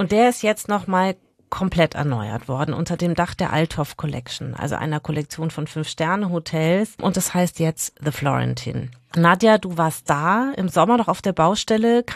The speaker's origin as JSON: {"language": "German", "town": "Munich", "region": "Bavaria", "country": "Germany", "tie": "born or raised there", "said": "was ich an den Wirtshäusern meiner Heimatstadt München oder an den Kölschkneipen in Köln so liebe."}